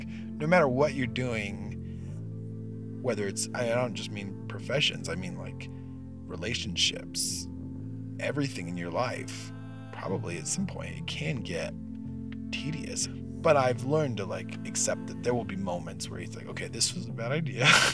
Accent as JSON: {"language": "English", "town": "Santa Maria", "region": "California", "country": "United States", "tie": "born or raised there", "said": "I grew up in California, a little town called Santa Maria. That region still feels like home in a different way because I grew up there."}